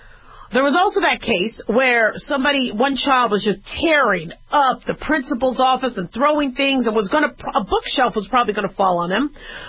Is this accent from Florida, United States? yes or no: yes; Hollywood, Florida, United States; also born or lived in Manhattan, Kansas; Yeah, I'm from Hollywood.